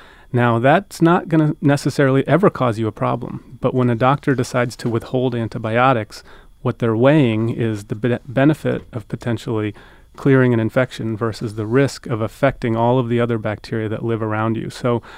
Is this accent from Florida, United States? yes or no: yes; Florida, United States; you know, I'm from Florida, and I grew up drinking the Florida orange juice every morning.